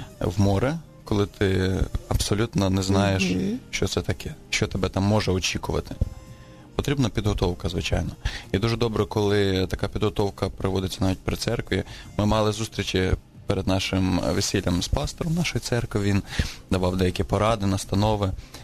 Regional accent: Dubno, Rivne Oblast, Ukraine; now in Kyiv, Ukraine; Я приїхав в Київ, переїхав з Рівненської області в місто Дубно.

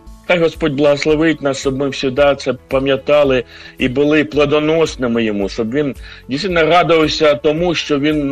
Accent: Kharkiv, Kharkiv Oblast, Ukraine; я з Харкова

